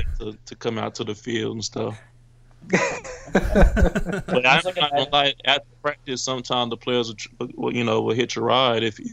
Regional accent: Oklahoma City, Oklahoma, United States; that the OU game is always been, of course, special to me because I'm from Oklahoma City. So a lot of my friends and families are OU fans.

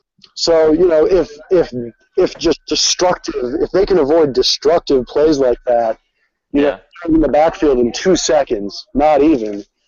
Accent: Madison, Connecticut, United States; Matt Walsh is someone in particular to keep an eye on from my hometown, Madison, Connecticut.

